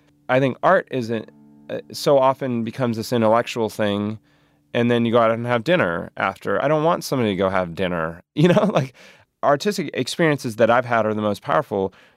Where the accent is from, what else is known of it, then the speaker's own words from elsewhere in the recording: North Carolina, United States; and I'm from North Carolina, and spending time with them has made me realize